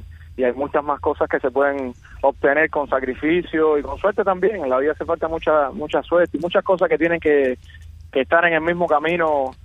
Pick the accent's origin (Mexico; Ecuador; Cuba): Cuba; now in United States; súper contento de haber estudiado en Cuba y de haber aprendido de nuestras raíces, y yo vengo de ahí, es el único lugar de donde vengo.